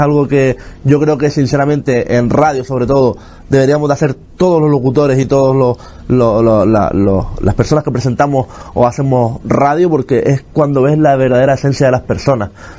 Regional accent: Canary Islands, Spain; born there; Bueno, yo nací en Gran Canaria, en el materno infantil de Gran Canaria, un 31 de octubre a las 8 de la tarde.

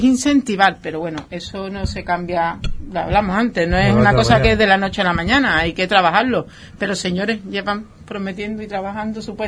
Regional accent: Huelva, Andalusia, Spain; yo vengo de Huelva, ¿vale? De Andalucía.

